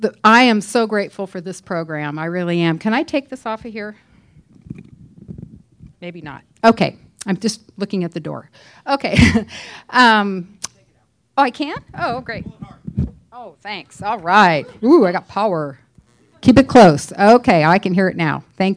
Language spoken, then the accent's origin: English; San Francisco, California, United States; We had wood floors in our house. I grew up in San Francisco. We had some wood stairs, and they creaked